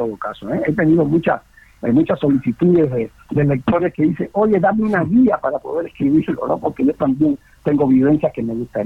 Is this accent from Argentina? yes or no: no; Cuba; moved away; Yo cuando salí de Cuba, mi sueño era muy aspiracionista y era convertirme en clase media